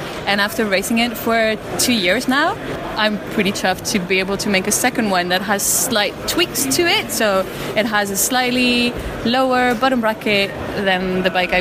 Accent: Belgium; I come from Belgium

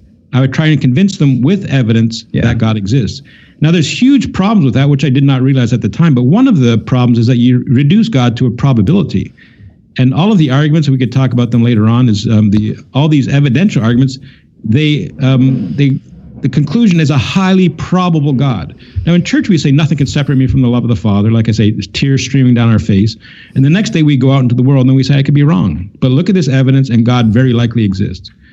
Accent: Canada; I'm from Canada.

